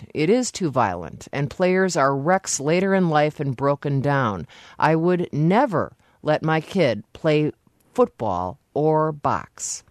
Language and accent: English; Appleton, Wisconsin, United States; You have to be if you are born and raised in Appleton, Wisconsin, just south of Green Bay.